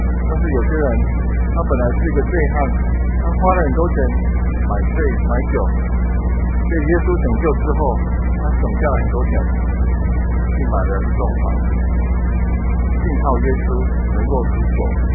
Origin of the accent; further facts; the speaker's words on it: Taiwan; 就是我们台湾人幸灾乐祸，也喜欢看到血、血腥腥的场面。